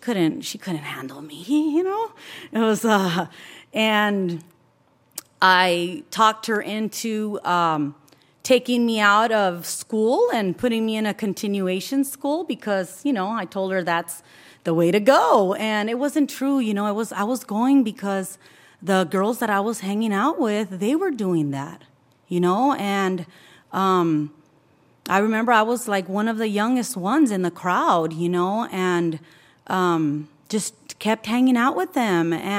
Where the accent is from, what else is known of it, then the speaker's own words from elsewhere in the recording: Santa Ana, California, United States; Well, I grew up in Santa Ana, okay, and was born and raised here, I don't know, maybe 5-7 minutes down the street.